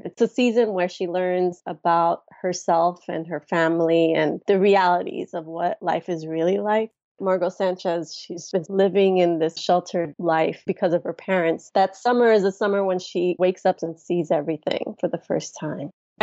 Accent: New York, United States; I grew up in New York and I would walk around with a pen and paper all the time writing stuff.

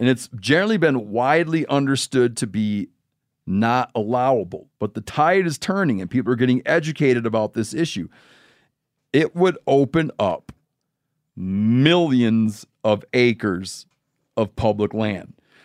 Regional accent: Michigan, United States; I want to pick up taking on, in my home state of Michigan, first getting Sandhill Crane.

